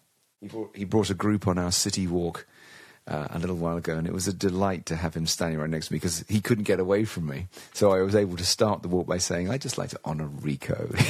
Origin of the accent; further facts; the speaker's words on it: South East England, United Kingdom; because I come from Sussex